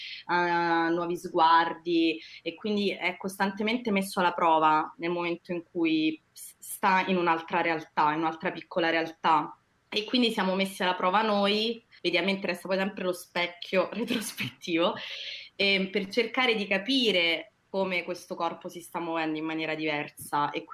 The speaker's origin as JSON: {"language": "Italian", "region": "Lazio", "country": "Italy", "accent": "Roman", "said": "Io a volte dico che mi sento più sarda che romana, ma ovviamente non è così perché ho l'accento romanissimo"}